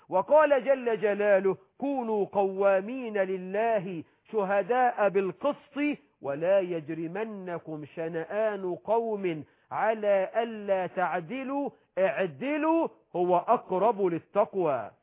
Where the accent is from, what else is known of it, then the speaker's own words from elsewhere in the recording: Egypt; عندنا في مصر مثل بيقول: قالوا للحرام احلف الجلك الفرج.